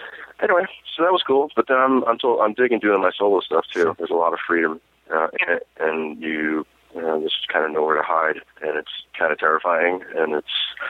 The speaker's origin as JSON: {"language": "English", "town": "Massapequa", "region": "New York", "country": "United States", "tie": "born or raised there", "said": "but I grew up in Long Island, about an hour from the city. South Shore, Long Island, a place called Massapequa, where Seinfeld is from."}